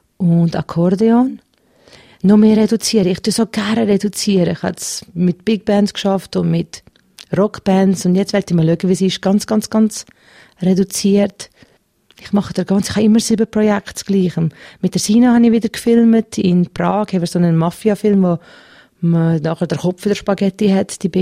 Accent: Valais, Switzerland; ich bin nicht nur Europäer, ich bin Schweizerin. Und für Schweizerin bin ich dann auch noch Walliserin und dann auch noch Oberwalliserin und dann auch Gummi.

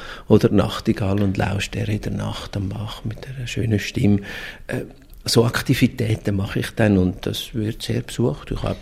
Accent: Glarus, Switzerland; Ich komme aus dem Glarnerland. Ich habe einen intensiven Bezug zur Natur und zur Bergwelt bekommen, einfach rein schon, dass ich dort geboren bin.

